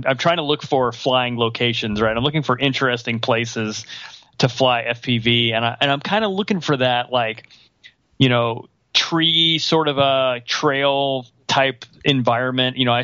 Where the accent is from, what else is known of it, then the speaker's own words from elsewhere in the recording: Texas, United States; And, yeah, I'm from Texas. We call them creeks.